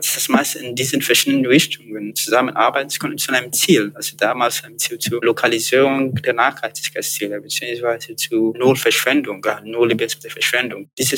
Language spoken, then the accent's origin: German; Lagos, Nigeria; German is a second language; moved away as an adult; now in Lüneburg, Germany; Ich bin aus Nigeria nicht direkt, also aus Lagos nicht direkt nach Lüneburg gefahren. Ich hatte ein paar Monate vorher in Göttingen gelebt. Ich bin von Lagos nach Göttingen gefahren, beziehungsweise geflogen.